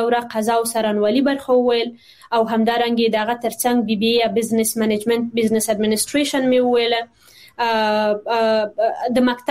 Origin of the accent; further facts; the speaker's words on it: Kabul, Afghanistan; born there; also born or lived in Badakhshan / Tajikistan; زه خپل په کابل کې زیږیدلې ما په 1915 کال باندې